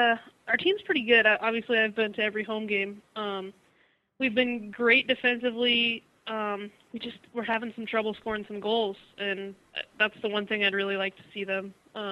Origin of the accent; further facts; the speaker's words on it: Illinois, United States; You know, I grew up in Illinois